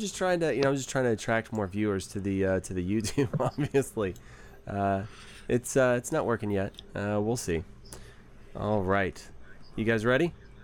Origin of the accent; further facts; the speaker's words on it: Texas, United States; from Texas.